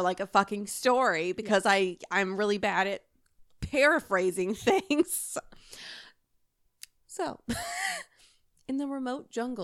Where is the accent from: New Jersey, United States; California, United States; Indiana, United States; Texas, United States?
Indiana, United States; Unfortunately, he was born in my home state of Indiana.